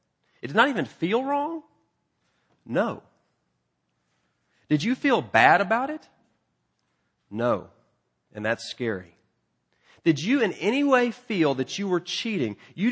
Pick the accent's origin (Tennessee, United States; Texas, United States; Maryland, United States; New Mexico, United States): Texas, United States; I'm from Texas, and so I've always been kind of partial to Lance Armstrong.